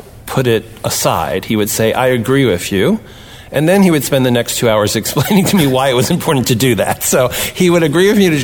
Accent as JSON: {"language": "English", "region": "New York", "country": "United States", "tie": "born or raised there", "said": "I was 12 years old, and he brought me to the opening, myself and my mother, actually, and growing up in the New York area, I was taken to see Carmen"}